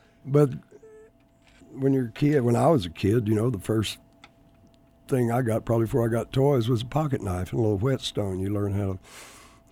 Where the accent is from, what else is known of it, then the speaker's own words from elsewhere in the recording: Texas, United States; Well, growing up in South Texas, you know, the first guitar you get is a Mexican guitar